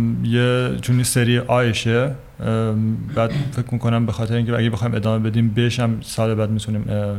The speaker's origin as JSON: {"language": "Persian", "country": "Iran", "said": "30 سالمه، از ایران میام."}